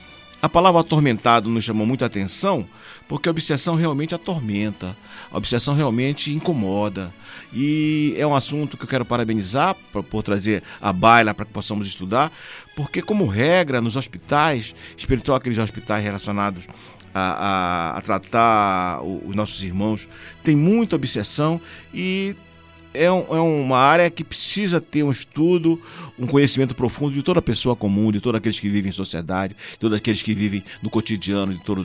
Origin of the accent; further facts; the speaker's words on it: Bragança, Pará, Brazil; eu sou natural da cidade de Bragança, interior do estado do Pará, uma cidade que explora, essa cidade é litorânea